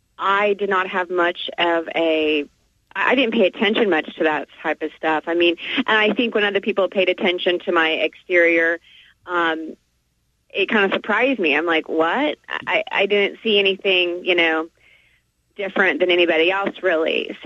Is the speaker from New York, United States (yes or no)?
no; Oklahoma, United States; I was born and raised actually in Oklahoma in a very good Catholic family.